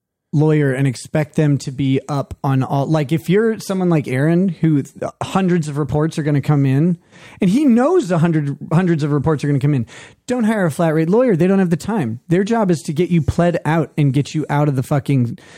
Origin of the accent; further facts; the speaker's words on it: Houston, Texas, United States; born there; I was born in Houston.